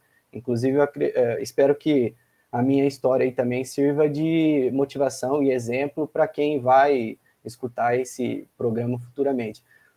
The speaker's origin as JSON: {"language": "Portuguese", "town": "Bandeirantes", "region": "Paraná", "country": "Brazil", "said": "Sou de Bandeirantes, Paraná."}